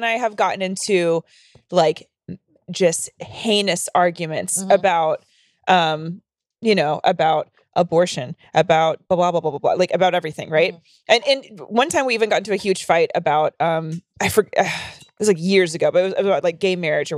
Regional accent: North Carolina, United States; I grew up in North Carolina.

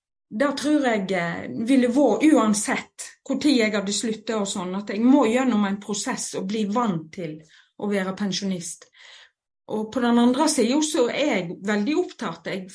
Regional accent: Voss, Vestland, Norway; jeg er jo ifra Voss. Jeg har bodd mesteparten av livet mitt på Voss.

